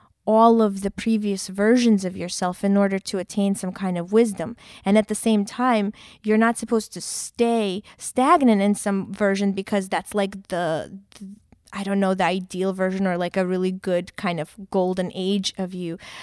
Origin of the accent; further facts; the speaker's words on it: New York, United States; Well, I mean, as a New Yorker, it definitely does.